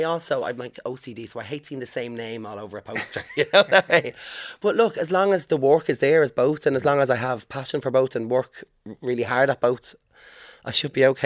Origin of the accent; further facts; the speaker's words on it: Leinster, Ireland; accent: Dublin; Even as thick as my accent is, it's still affected by different places I've been and drama.